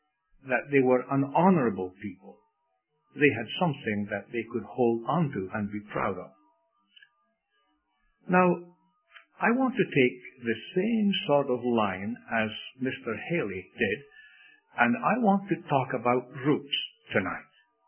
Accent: Scotland, United Kingdom; accent: Scottish; I know that I'm a Scot, and you will know that by my dialect, I guess. I've lost a lot of it.

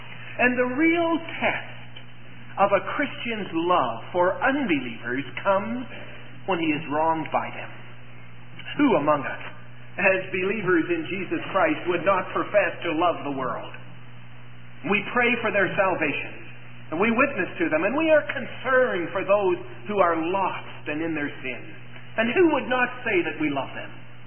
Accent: Scotland, United Kingdom; and so I'm not knocking Scotch people, and I know that that's true of many of us as Scottish people.

